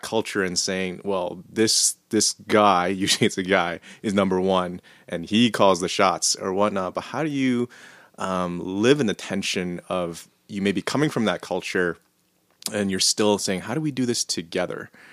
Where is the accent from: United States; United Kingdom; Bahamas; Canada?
Canada; sometimes people think being Canadian, oh yeah, multiculturalism, you know, we're already there.